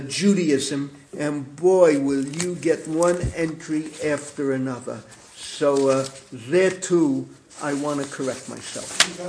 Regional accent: New York, United States; We were kids growing up in the Bronx, going to school in Washington Heights.

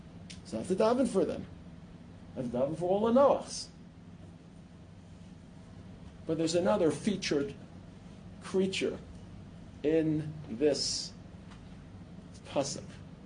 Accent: Brooklyn, New York, United States; See, I come originally from Brooklyn. Whole different culture, trust me.

